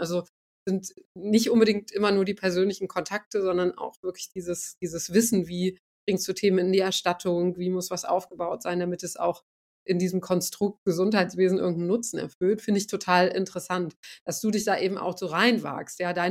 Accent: Göttingen, Lower Saxony, Germany; also ich komme aus Göttingen, ich komme aus einer kleinen Stadt und da gibt es eine total funktionierende Innenstadt

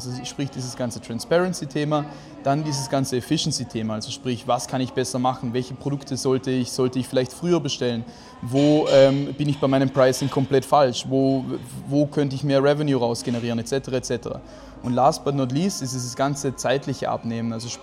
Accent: Vorarlberg, Austria; born there; Alles Gründer aus Vorarlberg, sprich sind alle gebürtig in Vorarlberg.

